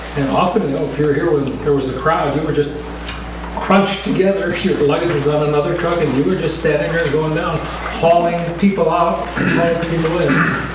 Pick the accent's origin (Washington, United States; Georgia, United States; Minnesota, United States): Washington, United States; Tacoma; from Tacoma, Washington.